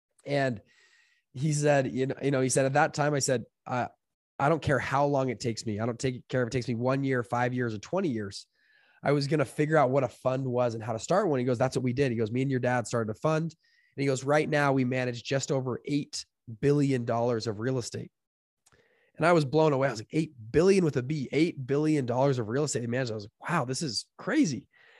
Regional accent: Utah, United States; So, I started out, I grew up in near Salt Lake City. I grew up in an average household, went to college.

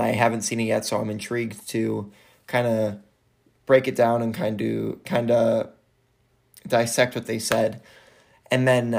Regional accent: Chicago, Illinois, United States; And I am from Chicago. I was born in Chicago, so or not in Chicago, but I was born in Illinois and lived in the Chicago area.

